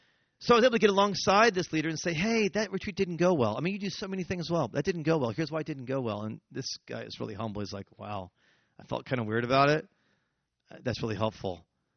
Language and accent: English; United States; That just gets weird as an American.